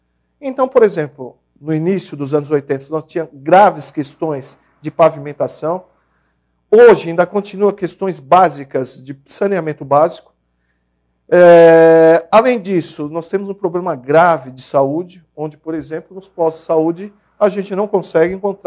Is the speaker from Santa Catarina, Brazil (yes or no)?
no; Mauá, São Paulo, Brazil; Eu sou nascido em Mauá, né, natural de Mauá, tenho 47 anos